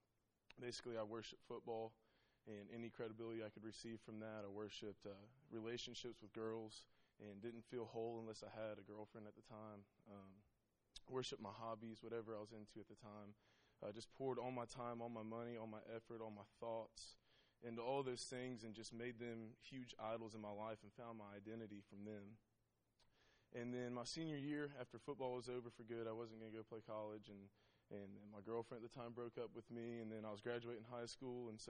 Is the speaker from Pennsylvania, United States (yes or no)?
no; Nashville, Tennessee, United States; my story is a little bit different than Chaz's. I grew up in Nashville.